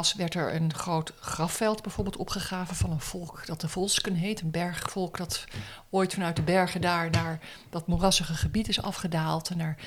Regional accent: Arnhem, Gelderland, Netherlands; born there; also born or lived in Haarlem; Maar ik ben geboren in Arnhem.

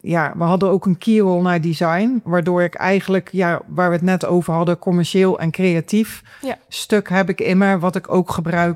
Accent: Zeeland, Netherlands; born there; moved away as an adult; now in Amsterdam, Netherlands; ik ben in Zeeuws-Vlaanderen geboren met Brabantse ouders. En ik ben toen ik 25 was, ben ik naar Amsterdam verhuisd.

